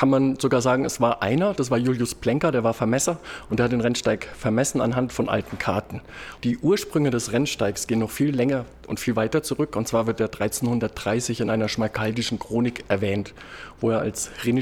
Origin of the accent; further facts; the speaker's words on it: Thuringia, Germany; weil hier, wo ich herkomme und wo wir hier in Südthüringen sind, schneidet man die Brötchen von oben auf und in die Bratwurst gehört kein Kümmel rein.